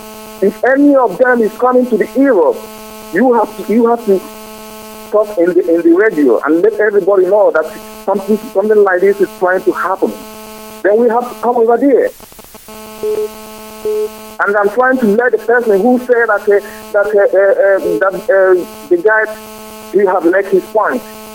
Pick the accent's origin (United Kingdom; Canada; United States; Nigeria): Nigeria; now in Netherlands; I am calling from Holland. But I'm from Inembano, Biafran land.